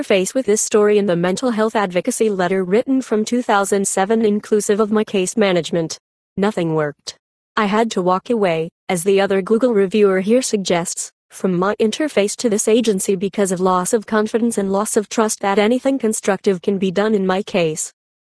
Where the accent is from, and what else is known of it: San Bernardino, California, United States; born or raised there